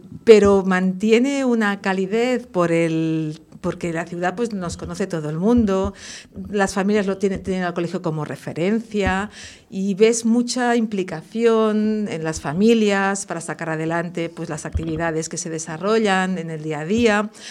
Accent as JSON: {"language": "Spanish", "town": "Sant Adrià de Besòs", "region": "Catalonia", "country": "Spain", "said": "yo soy de San Adrián, uno de ellos, y es donde estudiamos. Entonces, las cosas de la vida pues me hicieron ir a vivir cerca de Ripollet, donde está otra de las escuelas."}